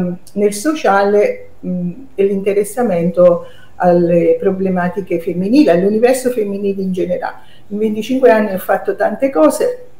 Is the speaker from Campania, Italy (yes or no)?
yes; Frattamaggiore, Campania, Italy; Io sono di Fratta Maggiore, uh-huh. E Fratta Maggiore è la città della canapa